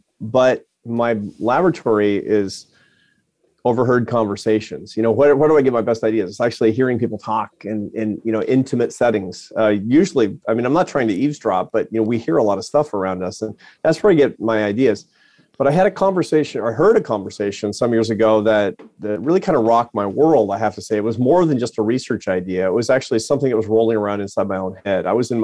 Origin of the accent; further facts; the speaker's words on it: Seattle, Washington, United States; Matt doesn't sound like he's from Seattle. It's my hometown